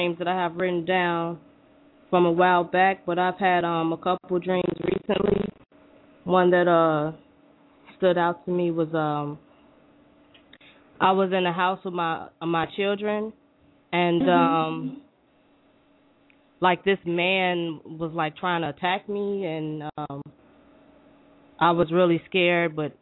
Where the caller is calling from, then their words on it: Illinois, United States; Illinois.